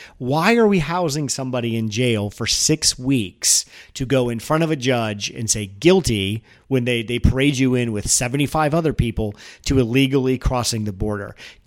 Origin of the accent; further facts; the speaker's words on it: United States; That just, as an American, that just makes me sad.